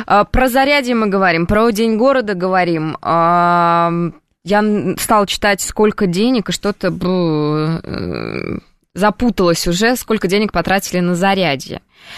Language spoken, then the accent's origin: Russian; Kazan, Tatarstan, Russia; Потому что я из Казани, ты же забыл, что ли?